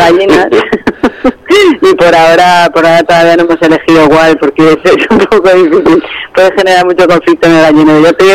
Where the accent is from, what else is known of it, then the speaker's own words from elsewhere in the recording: Madrid, Community of Madrid, Spain; Pues yo soy de Madrid, aunque me gusta mucho estar por el norte, pero yo soy de por ahí.